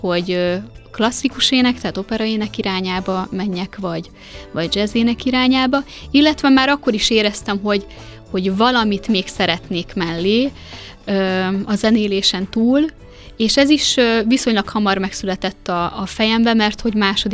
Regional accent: Košice Region, Slovakia; first language Hungarian; mivel egy kisvárosban nőttünk fel, aki nem a helyi intézményt választja, az elmegy, ugye, vagy Kassára, Miskolcra, a Sárospatakra, kihova.

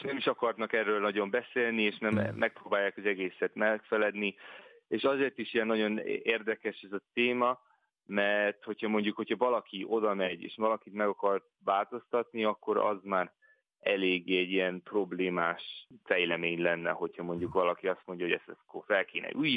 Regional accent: England, United Kingdom; moved away as an adult; now in Spain; Angliában nőttem föl, és akkor az egyetem után költöztem kis Spanyolországba, és akkor már Spanyolországban lakom már jó pár éve.

